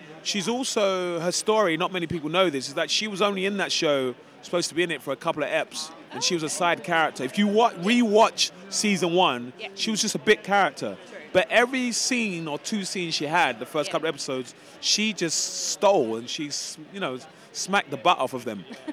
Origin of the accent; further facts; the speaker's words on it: United Kingdom; I think it'd be great if he turned up in the real world as a Brit, you know?